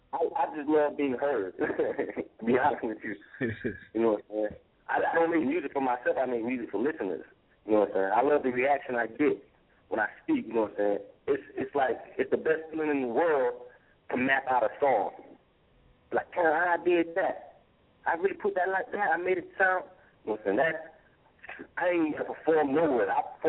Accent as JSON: {"language": "English", "region": "the South", "country": "United States", "accent": "Southern", "said": "But it's still gonna have that South Southern tradition in it, you know what I'm saying? That's my little accent, they say, you know."}